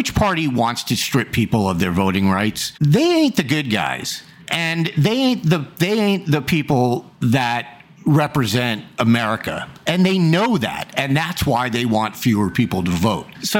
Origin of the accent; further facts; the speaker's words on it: New York, United States; I mean, I grew up in New York. It snowed all the damn time.